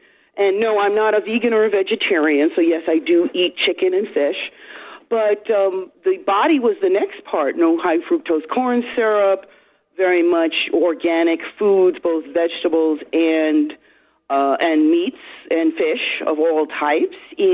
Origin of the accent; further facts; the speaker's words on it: New York City, New York, United States; And I am from New York City, born in the South Bronx, still live in New York, and I kind of had chaotic thinking. Can't believe a New Yorker would be like that.